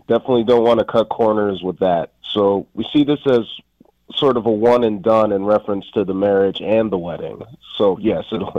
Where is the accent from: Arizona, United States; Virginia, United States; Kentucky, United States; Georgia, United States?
Virginia, United States; Newport News; I'm from Newport News.